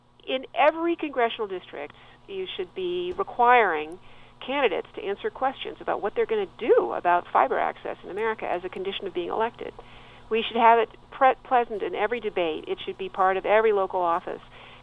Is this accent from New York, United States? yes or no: no; Santa Monica, California, United States; I just visited my hometown of Santa Monica